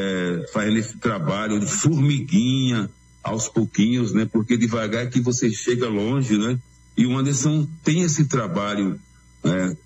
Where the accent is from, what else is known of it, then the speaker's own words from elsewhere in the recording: Pernambuco, Brazil; Essa questão da política em Pernambuco, nós que somos aqui do Sertão Central, temos sofrido bastante, né?